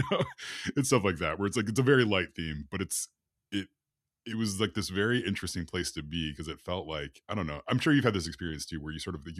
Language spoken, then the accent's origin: English; Illinois, United States; now in Michigan, United States; as someone who is from the Midwest, so I grew up in Illinois and now I live in Michigan